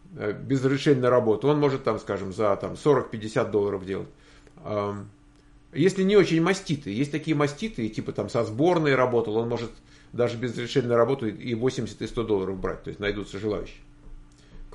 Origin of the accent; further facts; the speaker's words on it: Russia; Я сам из России.